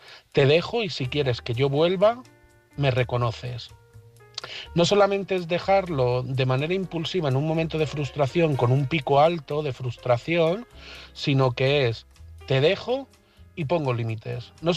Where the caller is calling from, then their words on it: Madrid, Community of Madrid, Spain; de Madrid